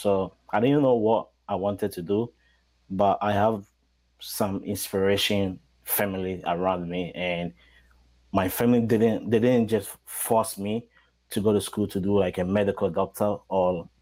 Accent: Ghana; now in New York, United States; So I came from Ghana. So coming here like around 2012, when I first stepped in New York

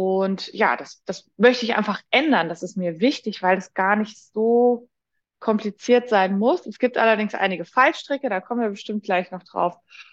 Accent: Leipzig, Saxony, Germany; born there; Ich bin nach Leipzig gezogen. Das ist meine Geburtsstadt, aber ich bin quasi zurückgekommen

